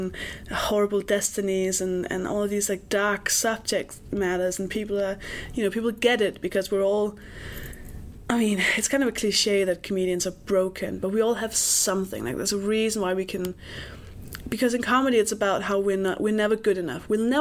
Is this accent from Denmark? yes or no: yes; Denmark; English is a second language; But then when you're in England and you say, oh, I'm from Denmark, they go, oh my god, Denmark, you're so liberal and you're so politically correct, and I'm like, oh no, that's Sweden.